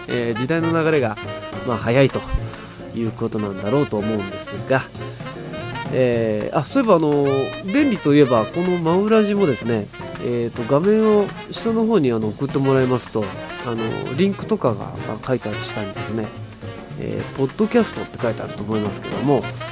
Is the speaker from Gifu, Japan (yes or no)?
yes; Gifu, Japan; born there; 岐阜県生まれですね。